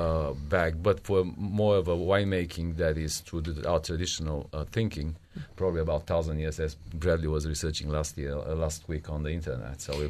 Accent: Bulgaria; And I'm from Bulgaria originally, of course.

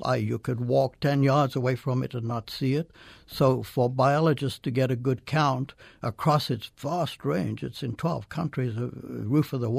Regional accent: Zimbabwe; moved away as an adult; now in United States; I grew up in Zimbabwe, and I always wanted to study wildlife, and where better to study than Africa?

